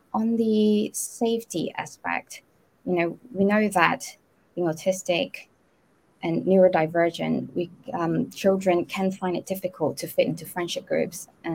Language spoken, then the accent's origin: English; Malaysia; I mean, I grew up in Malaysia, and 11, 12 still very innocent for me, because we were still in primary school.